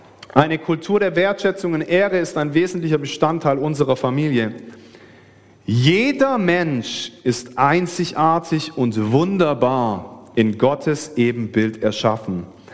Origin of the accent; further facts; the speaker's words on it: Baden-Württemberg, Germany; weil wir kommen so aus dem Schwabenland